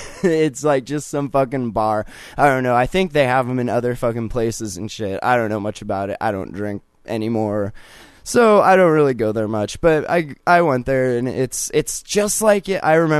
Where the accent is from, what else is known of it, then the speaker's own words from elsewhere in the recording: Lancaster, California, United States; born there; now in Montana, United States; We live in Montana, but I was born in California in Lancaster.